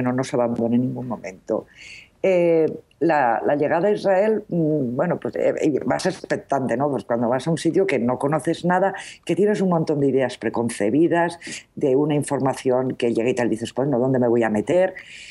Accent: Valencian Community, Spain; un paisaje muy similar al nuestro, por lo menos al mío, ¿no? como valenciana.

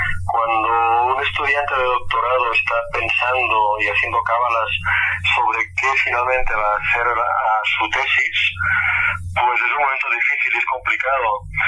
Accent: Tàrrega, Catalonia, Spain; Me preguntó un día, ¿tú de dónde eres? De Tárrega, ¿verdad? Y dije, pues sí.

